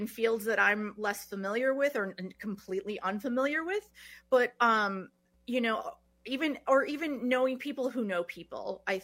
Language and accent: English; Madison, Wisconsin, United States; And I grew up here in Madison and Dejope, but, you know, so I didn't grow up in Black River.